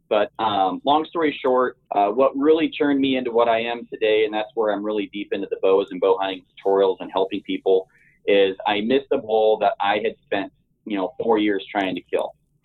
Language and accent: English; Oregon, United States; I grew up in Oregon. I'm 28, been hunting here my whole life